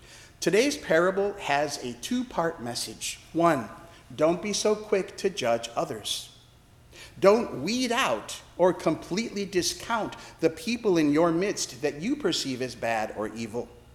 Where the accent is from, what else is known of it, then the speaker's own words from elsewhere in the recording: Chicago, Illinois, United States; born there; I was born in Chicago. I'm a citizen.